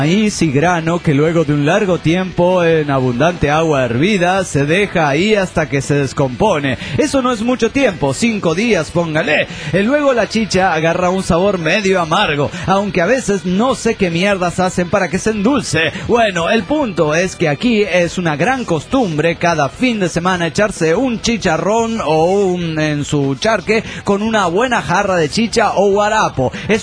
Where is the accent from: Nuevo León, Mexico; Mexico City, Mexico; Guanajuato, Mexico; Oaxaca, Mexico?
Mexico City, Mexico; now in Guadalajara, Mexico; el Chilango desde Guadalajara